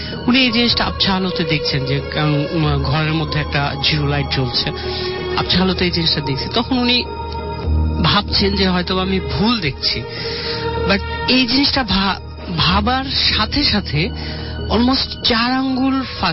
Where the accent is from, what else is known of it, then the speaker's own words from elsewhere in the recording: Rajshahi, Rajshahi Division, Bangladesh; now in Dhaka, Bangladesh; রাজশাহী থেকে। আমি এখন থাকছি মিরপুর একে, এখানে থাকি।